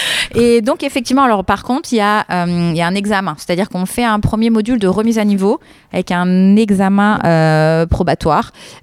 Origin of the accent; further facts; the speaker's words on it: Réunion; Donc effectivement, je viens de La Réunion. J'ai fait effectivement 11 heures de vol.